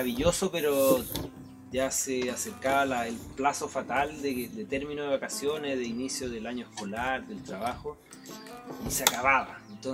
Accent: Chile; también chileno. Padre de esta familia

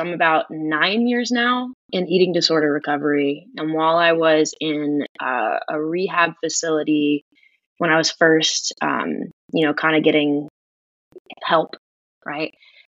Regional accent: Cleveland, Ohio, United States; now in Nashville, United States; I am from Cleveland, Ohio, originally, currently located in Nashville, Tennessee.

